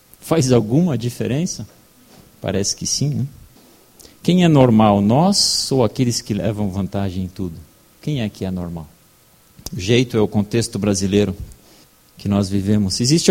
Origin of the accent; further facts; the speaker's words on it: Brazil; A minha carteira de identidade diz que eu sou brasileiro, mas isso termina o dia que eu partir.